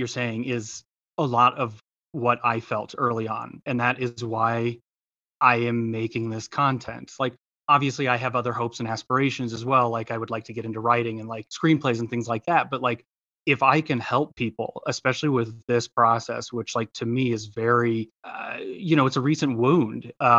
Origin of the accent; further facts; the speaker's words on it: Midwest, United States; now in Colorado, United States; we live in Colorado now. I'm originally from the Midwest